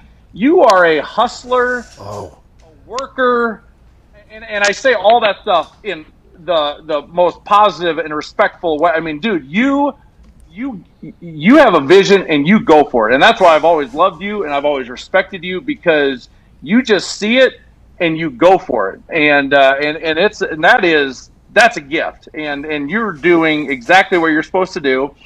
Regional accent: Iowa, United States; I mean, that's what, you know, they love that weather, and I do too. I'm from Iowa

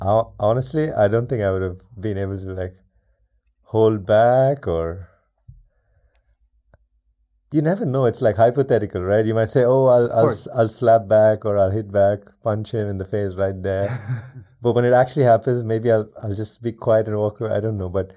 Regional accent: Chennai, Tamil Nadu, India; So I'm from India, mm-hmm. city called Chennai in the south. Nice city. It's not a big city by Indian standards. Just about 8-9 million people mm-hmm. living there.

